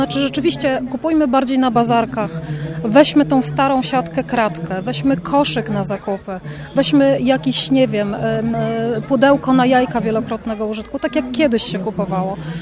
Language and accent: Polish; Warsaw, Masovian Voivodeship, Poland; Pierwsze to Warszawa, skąd pochodzę, no trudno, jestem lokalną patriotką.